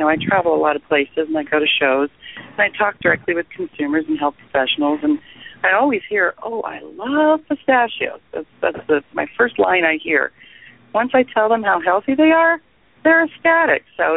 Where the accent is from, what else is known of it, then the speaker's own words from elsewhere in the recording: California, United States; Well, my background is in agriculture. I grew up here in the Central Valley of California, which most people may or may not have heard that it's called the Salad Bowl, and the reason why is we grow so many crops here.